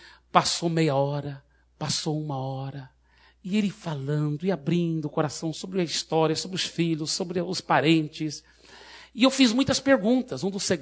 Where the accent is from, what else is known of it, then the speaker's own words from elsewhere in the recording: Minas Gerais, Brazil; Ele realmente é de Minas Gerais, eu também sou mineiro.